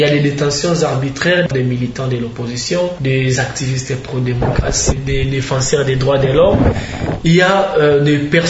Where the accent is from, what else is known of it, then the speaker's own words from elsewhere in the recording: DR Congo; Surtout parce que nous sommes premièrement des Congolais. Nous sommes d'abord des Congolais.